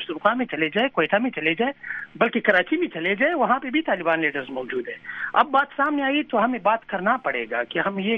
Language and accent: Urdu; Afghanistan; میں افغان ہوں